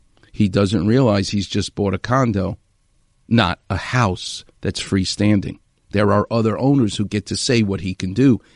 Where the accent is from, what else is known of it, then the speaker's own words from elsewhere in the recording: Queens, New York, United States; and I'm from Queens, not Brooklyn, by the way.